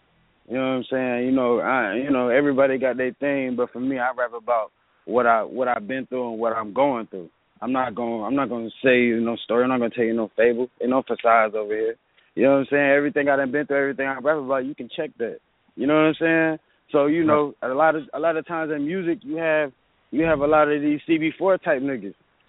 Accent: College Park, United States; also born or lived in Bermuda / Duval County; You know, I'm from College Park, but I lived in Bermuda. I lived in Duval County.

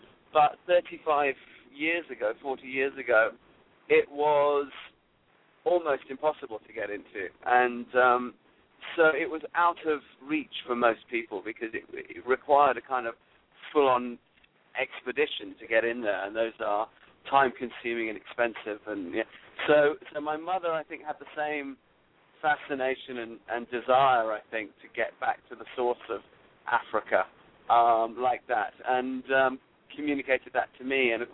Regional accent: London, United Kingdom; born there; I was born in London, but my mother was South African and my father's from Zimbabwe.

